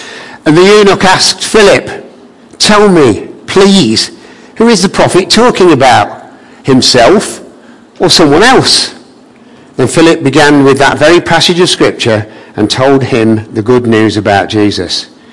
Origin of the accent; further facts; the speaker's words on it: England, United Kingdom; about him being Scottish and me being English. And, and me being English.